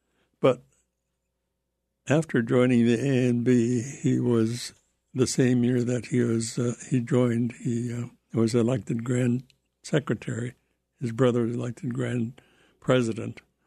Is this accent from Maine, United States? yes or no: no; Klawock, Alaska, United States; born there; now in Ketchikan, United States; I was born in Kolwak and returned there after retirement and served on the tribal council there for several years. But I'm retired in Ketchikan now.